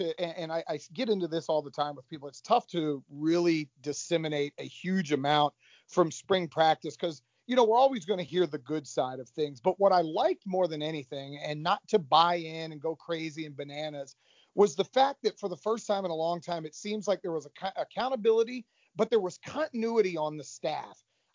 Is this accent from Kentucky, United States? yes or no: no; Florida, United States; I grew up in South Florida. I know what that speed's all about.